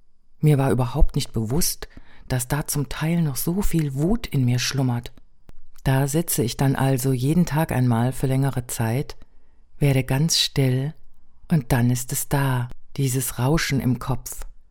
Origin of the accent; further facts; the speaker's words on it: Germany; Also für mich als Deutsche räumlich gesehen doch schon fühlbar recht nah.